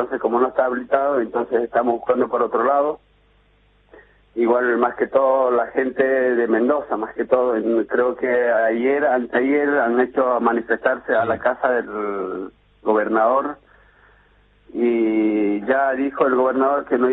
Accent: Bolivia; now in San Rafael, Argentina; nosotros lo que queremos es, como bolivianos, queremos defender nuestros derechos también, por más que estemos en otros países, queremos votar

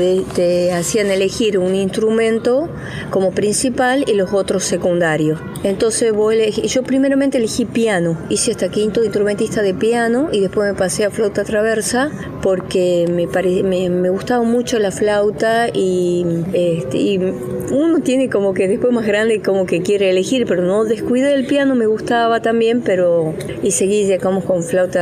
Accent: Argentina; yo soy de Argentina

